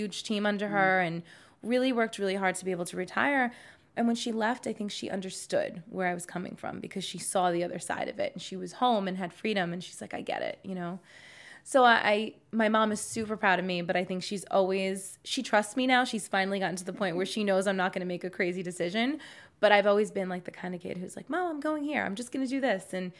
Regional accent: New York, United States; I love New York. So I've had a love-hate relationship with it. I'm from there. So I'm born and raised in New York

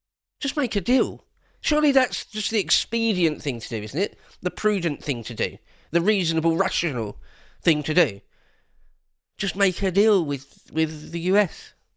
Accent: England, United Kingdom; And as an Englishman, I don't really care about Greenland, right?

